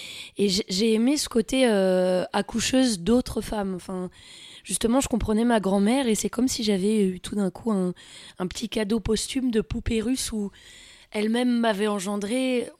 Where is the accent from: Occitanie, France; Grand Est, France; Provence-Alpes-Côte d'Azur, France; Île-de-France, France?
Île-de-France, France; J'ai grandi vers Melun, Fontainebleau, dans la forêt.